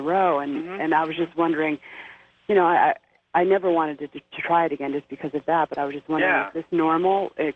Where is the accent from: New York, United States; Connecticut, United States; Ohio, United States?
New York, United States; Troy; I'm from Troy, New York.